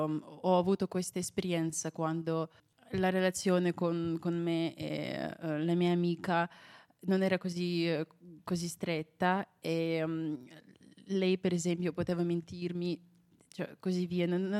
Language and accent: Italian; Belarus; Italian is a second language; il mio paese è abbastanza piccolo, però molti pensano che noi facciamo una parte di Russia, che no, perché noi siamo un paese diverso dalla Russia